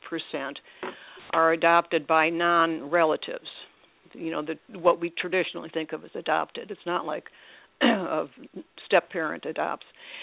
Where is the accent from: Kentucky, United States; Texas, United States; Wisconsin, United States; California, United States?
Wisconsin, United States; Milwaukee; Yes, that's right. I was born and raised in Milwaukee.